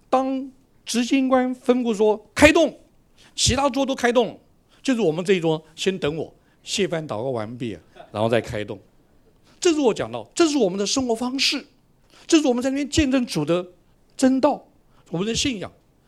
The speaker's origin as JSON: {"language": "Chinese", "country": "Taiwan", "said": "我是从台湾来的，在台湾的男生呢都要当兵的"}